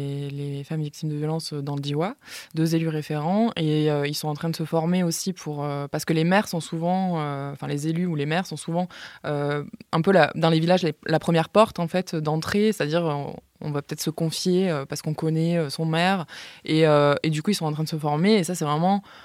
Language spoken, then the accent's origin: French; Occitanie, France; moi, je viens du Tarn.